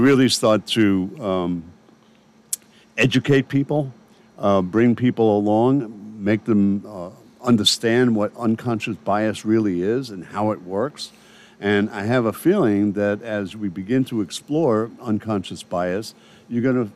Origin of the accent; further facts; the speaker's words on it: New York City, New York, United States; Yeah, I was brought up in New York City, which is supposed to be a northern, you know, liberal place.